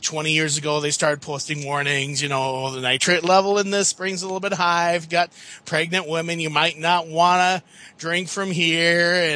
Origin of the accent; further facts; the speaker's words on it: Minnesota, United States; I'm a Minnesotan, so why don't I get myself a Malamute?